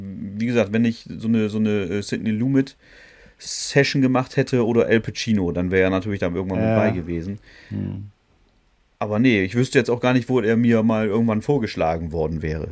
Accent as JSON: {"language": "German", "region": "Bremen", "country": "Germany", "said": "wir sind ja Bremer, ne?"}